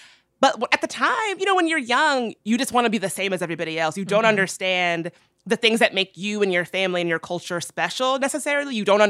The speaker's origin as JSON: {"language": "English", "town": "Midlothian", "region": "Virginia", "country": "United States", "tie": "born or raised there", "lives_now": "Washington, D.C., United States", "said": "But I grew up in a pretty small town in Virginia called Midlothian, Virginia."}